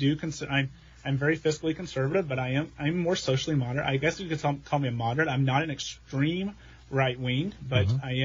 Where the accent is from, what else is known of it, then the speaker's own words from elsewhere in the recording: Missouri, United States; I grew up in Southwest Missouri hunting.